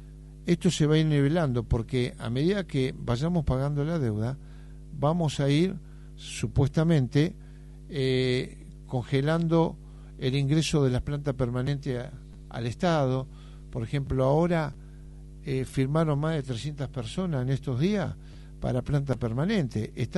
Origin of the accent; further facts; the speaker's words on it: Argentina; tenemos que estar muy contentos como argentinos.